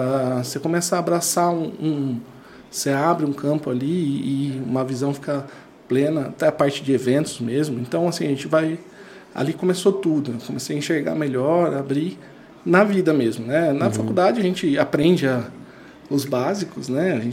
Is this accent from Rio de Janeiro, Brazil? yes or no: no; Leme, São Paulo, Brazil; Cara, eu nasci em Leme, na cidade de Leme, no interior de São Paulo. Fui toda a minha infância, eu passei em Leme. Na verdade, eu moro em Leme até hoje, né?